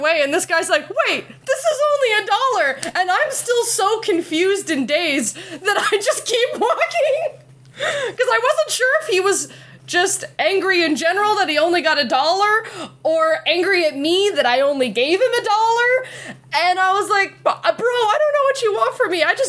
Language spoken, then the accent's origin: English; Canada; no, I'm Canadian